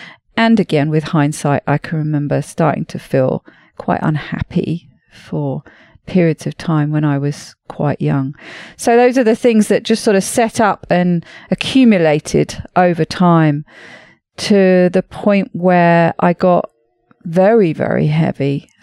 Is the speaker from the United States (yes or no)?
no; United Kingdom; now in France; Yes, I am a Brit, but I've been living in France for the last 17 years.